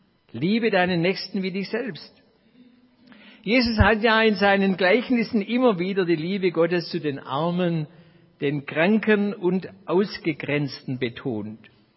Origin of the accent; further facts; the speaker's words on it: Baden-Württemberg, Germany; So sagt man wenigstens in Baden-Württemberg, wo ich herkomme.